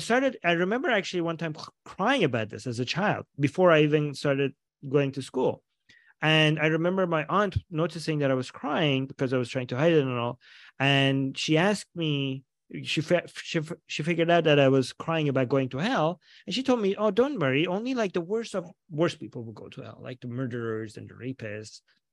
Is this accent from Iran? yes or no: yes; Iran; I grew up in Iran. I grew up in a very liberal family, extremely liberal, but in a very conservative society.